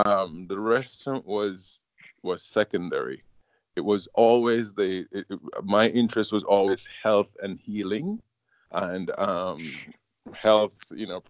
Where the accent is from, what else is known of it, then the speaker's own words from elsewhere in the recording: Jamaica; Growing up in Jamaica in the 70s